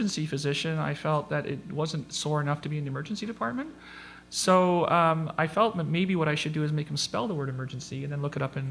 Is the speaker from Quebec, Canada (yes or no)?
no; Ontario, Canada; I grew up in Northern Ontario